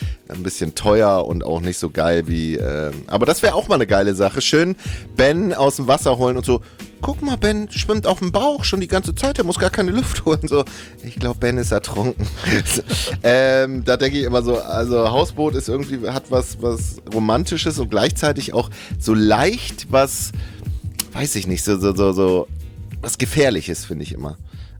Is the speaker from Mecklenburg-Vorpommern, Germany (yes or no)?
yes; Mecklenburg-Vorpommern, Germany; Der hat sofort meine Heimat vorgeschlagen, und zwar Mecklenburg-Vorpommern, also meine Geburtsheimat.